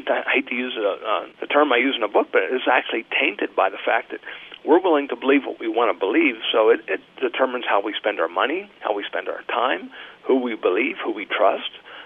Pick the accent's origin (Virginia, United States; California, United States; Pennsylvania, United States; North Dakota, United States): Pennsylvania, United States; I grew up in Pennsylvania. And I used to hike the Appalachian Trail.